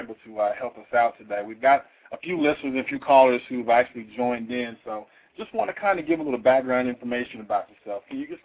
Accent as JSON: {"language": "English", "town": "Kansas City", "region": "Missouri", "country": "United States", "tie": "born or raised there", "lives_now": "Texas, United States", "said": "especially in my hometown of Kansas City, Missouri."}